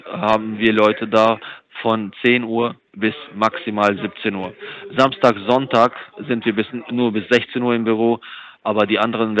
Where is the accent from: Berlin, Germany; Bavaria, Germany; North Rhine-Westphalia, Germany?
North Rhine-Westphalia, Germany; Winterberg; moved away as an adult; now in Switzerland; Ich bin aufgewachsen und bin geboren in Winterberg, in Nordrhein-Westfalen. Mhm. Aber ich lebe schon seit 12 Jahren in der Schweiz.